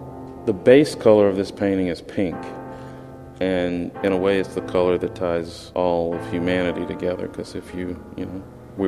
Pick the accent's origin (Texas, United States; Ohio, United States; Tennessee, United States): Texas, United States; I come from Texas. Everything's, you know, our vegetables have meat in them.